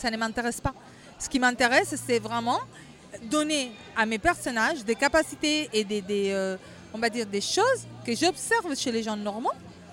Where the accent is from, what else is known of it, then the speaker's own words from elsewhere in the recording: Spain; French is a second language; en Espagne, parce que je suis espagnole